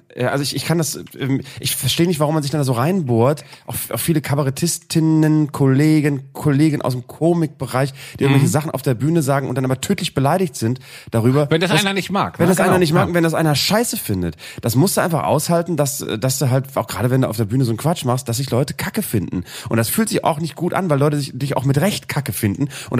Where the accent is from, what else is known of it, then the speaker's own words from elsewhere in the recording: Bremen, Germany; ich bin zwar quasi in Bremen-Nord aufgewachsen, aber wenn man ganz ehrlich ist, mit den 50% Menschen aus der Türkei oder aus aus Nordafrika in meiner Klasse